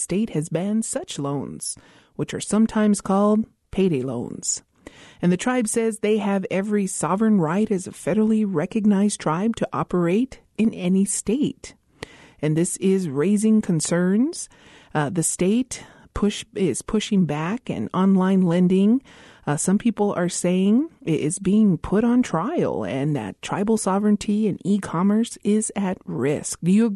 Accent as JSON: {"language": "English", "town": "Isleta Pueblo", "region": "New Mexico", "country": "United States", "said": "from Isleta Pueblo."}